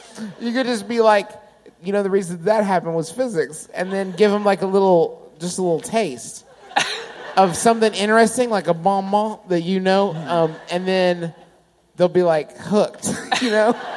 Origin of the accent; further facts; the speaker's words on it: West Virginia, United States; Take it from somebody from